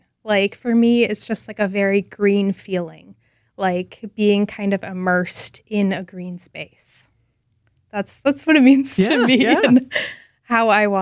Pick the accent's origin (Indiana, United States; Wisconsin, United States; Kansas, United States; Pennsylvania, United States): Wisconsin, United States; Neenah; now in Milwaukee, United States; I did. I grew up in Neenah, Wisconsin. So yeah, I definitely grew up with a love of nature